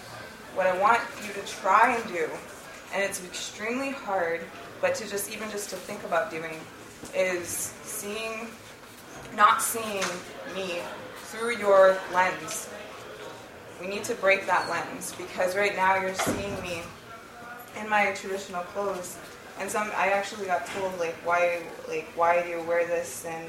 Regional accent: Six Nations, Ontario, Canada; And I'm from Six Nations, and I'm Tuscarora Nation Turtle Clan.

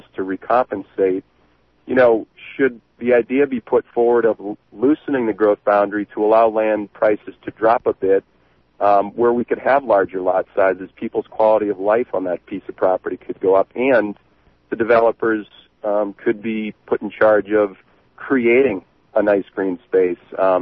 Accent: Midwest, United States; now in Oregon, United States; I come from the Midwest where minimum lot sizes are a quarter of an acre.

